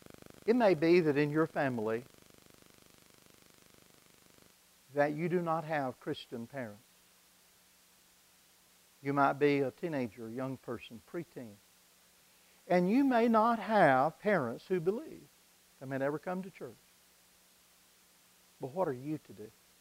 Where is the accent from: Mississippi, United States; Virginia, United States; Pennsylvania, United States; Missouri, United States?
Mississippi, United States; For a little church where I grew up in Mississippi, church of about 70, 75